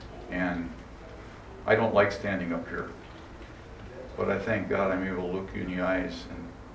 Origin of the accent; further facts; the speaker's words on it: Milwaukee, Wisconsin, United States; from Milwaukee.